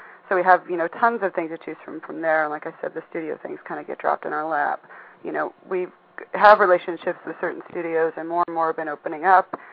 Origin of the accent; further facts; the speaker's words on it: Boulder, Colorado, United States; I started out in college. I'm from Boulder, Colorado.